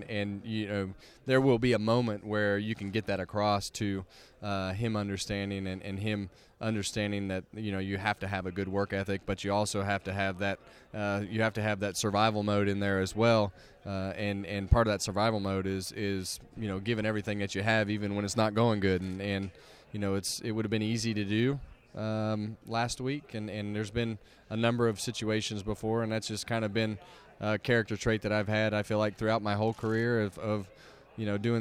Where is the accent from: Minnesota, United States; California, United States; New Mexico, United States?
California, United States; Bakersfield; growing up in Bakersfield, it was a racing town and always had a lot of support there.